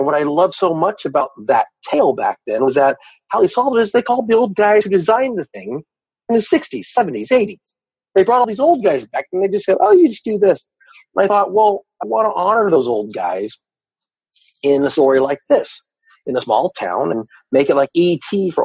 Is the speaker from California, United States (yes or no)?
yes; California, United States; I came from Southern California, so it was always about trying to, you know, is this cool?